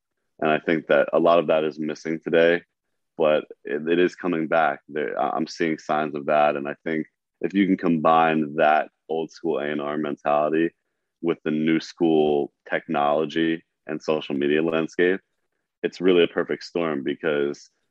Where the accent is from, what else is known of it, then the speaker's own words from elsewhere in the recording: East Coast, United States; I have so much respect for that grind because of how I grew up on the East Coast.